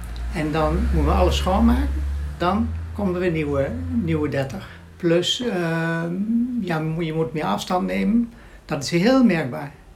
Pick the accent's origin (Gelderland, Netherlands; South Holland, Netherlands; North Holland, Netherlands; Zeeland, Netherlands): Gelderland, Netherlands; Elburg; ik kom uit Elburg.